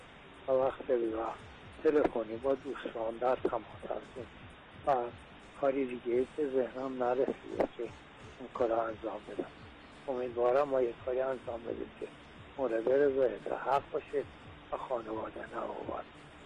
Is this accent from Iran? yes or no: yes; Isfahan, Iran; از اصفهان من اومدم اونجا، واقعا تو رشته فرش فعالیت داشتم